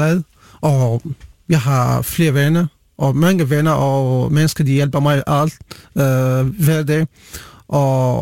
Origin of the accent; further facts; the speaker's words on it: Syria; Danish is a second language; moved away as an adult; now in Denmark; og jeg kommer fra Syrien.